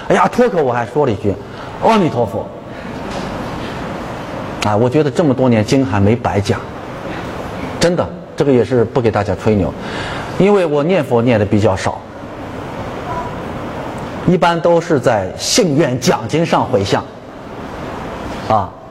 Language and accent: Chinese; Shaanxi, China; 因为他也是陕西人，我也是陕西人，